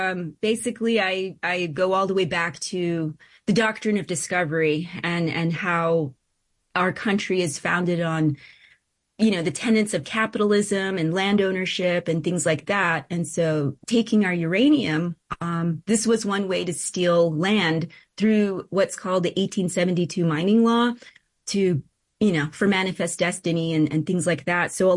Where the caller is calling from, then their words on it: Albuquerque, New Mexico, United States; I'm joining from Albuquerque, New Mexico.